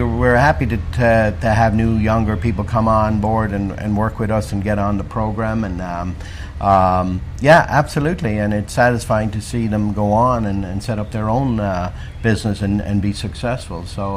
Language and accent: English; Ireland; moved away as an adult; now in Kentucky, United States; Well, I grew up in Ireland